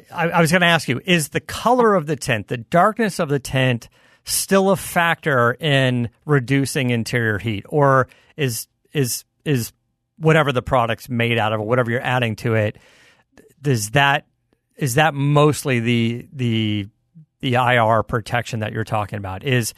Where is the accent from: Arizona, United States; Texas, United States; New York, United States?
Arizona, United States; I grew up in Arizona, so I would, there was a guy in my neighborhood back when I was a kid would roll around town with a Lamborghini Countach.